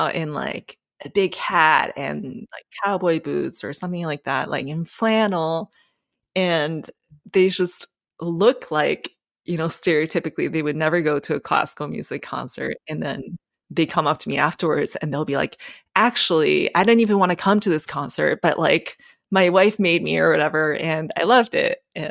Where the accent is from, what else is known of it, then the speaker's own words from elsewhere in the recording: Japan; also born or lived in England; So I spent nine years in Japan total.